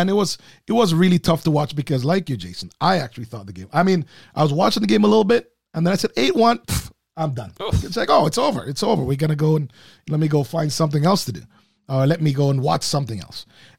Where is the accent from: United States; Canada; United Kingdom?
Canada; Toronto, Ontario; I'm Canadian and you know, Torontonian.